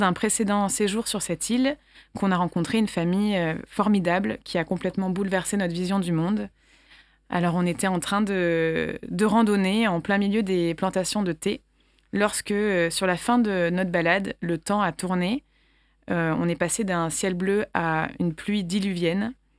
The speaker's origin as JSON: {"language": "French", "town": "Nîmes", "region": "Occitanie", "country": "France", "said": "j'ai 33 ans, donc je suis bien trentenaire et je suis aussi nîmoise."}